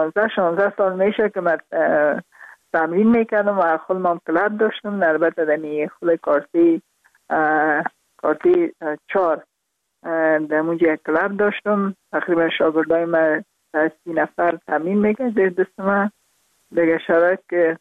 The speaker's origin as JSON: {"language": "Persian", "region": "Parwan", "country": "Afghanistan", "also_born_or_lived": "Kabul", "said": "در خود شهر کابل به دنیا آمدیم، من از پروان هستم"}